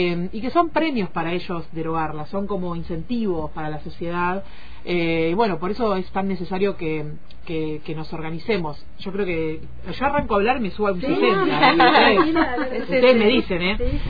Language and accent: Spanish; Buenos Aires Province, Argentina; now in Buenos Aires, Argentina; Yo particularmente, que soy de Buenos Aires, soy del conurbano bonaerense, pero vivo en la capital federal.